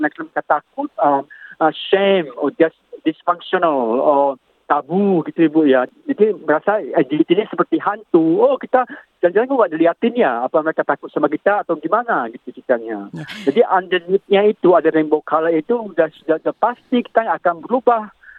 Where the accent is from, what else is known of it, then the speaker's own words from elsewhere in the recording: Sumatra, Indonesia; Saya, dari Sumatera betul